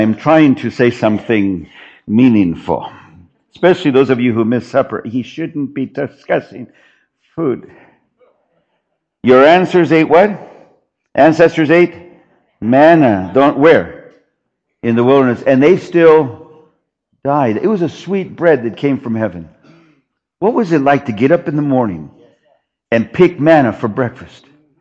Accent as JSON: {"language": "English", "country": "United States", "tie": "born or raised there", "said": "Growing up in, born and raised in the United States, I was always told by well-meaning people, go home. I was born here. I'm home."}